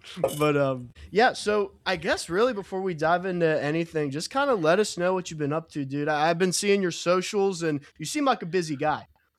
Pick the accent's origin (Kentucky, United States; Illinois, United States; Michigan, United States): Kentucky, United States; I grew up in Northern Kentucky.